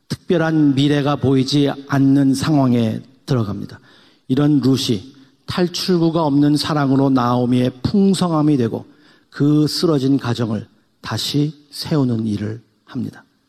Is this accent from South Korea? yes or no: yes; South Korea; 우리는 의지의 한국인입니다. 못하는 게 없는 의지의 한국인입니다.